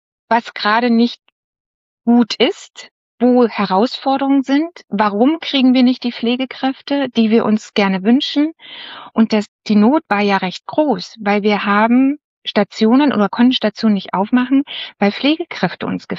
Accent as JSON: {"language": "German", "region": "Berlin", "country": "Germany", "said": "auch als Berlinerin für die Charité zu arbeiten"}